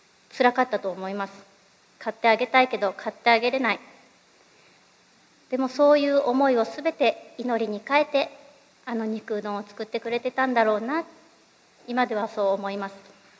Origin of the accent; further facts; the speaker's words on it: Fukuoka, Japan; 私は福岡県の水田教会という教会で生まれ育ちました。兄が3人いまして、私は末っ子の女の子として生まれました。